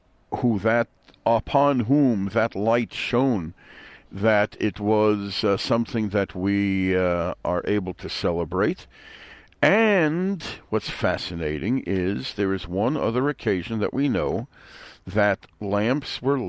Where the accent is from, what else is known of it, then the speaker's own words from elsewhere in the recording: Brooklyn, New York, United States; accent: Brooklyn; my Brooklyn accent gets in the way sometimes there